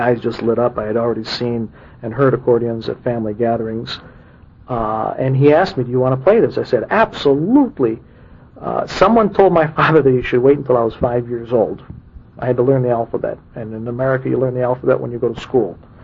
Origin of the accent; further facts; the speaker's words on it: Detroit, Michigan, United States; born there; So I was born in Detroit